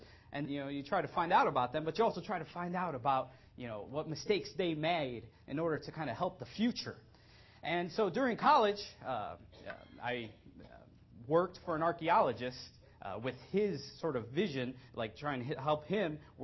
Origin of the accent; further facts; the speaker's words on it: Chicago, Illinois, United States; I'm from Chicago, Illinois, and where I got my bachelor's degree was in the western part of Illinois.